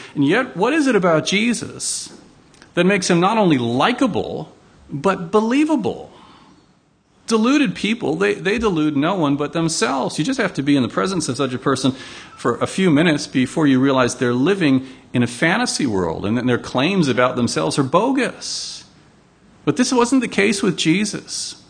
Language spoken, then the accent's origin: English; Chicago, Illinois, United States; If he called a press conference in my hometown, Chicago, where he's from